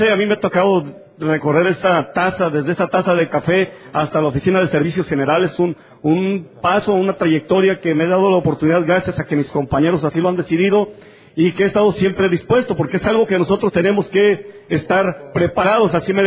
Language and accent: Spanish; Colima, Mexico; Yo vengo del área de Colima. Nosotros venimos varios compañeros del área de Colima.